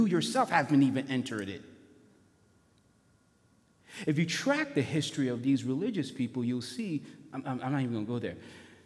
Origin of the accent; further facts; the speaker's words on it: Lagos, Nigeria; moved away; I was raised in Lagos, Nigeria. My family left a lifetime of generations to get on a plane to come to this country